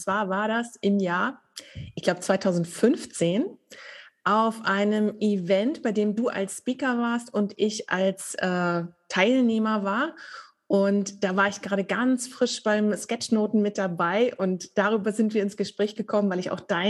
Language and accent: German; Flensburg, Schleswig-Holstein, Germany; born there; now in Lüneburger Heide, Germany; Gut, also geboren bin ich in Flensburg.